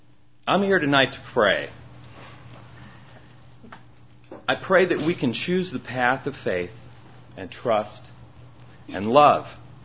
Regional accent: Bayonne, New Jersey, United States; I come from an Irish Catholic family. I was born in Jersey City. People don't like to say that. People don't like to say that in Texas. I grew up in Bayonne, New Jersey.

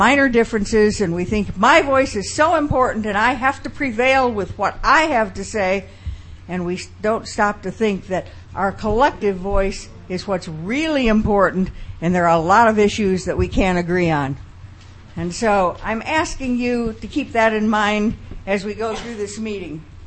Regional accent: Chicago, Illinois, United States; I grew up in Chicago

